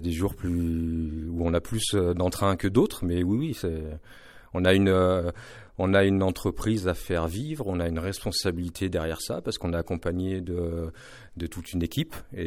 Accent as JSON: {"language": "French", "town": "Voiron", "region": "Auvergne-Rhône-Alpes", "country": "France", "tie": "born or raised there", "also_born_or_lived": "Saint-Martin-d'Hères / Lyon", "said": "j'ai toujours habité là. Je suis né à Voiron. Enfin, à Saint-Martin-d'Hères, mais j'ai toujours vécu à Voiron."}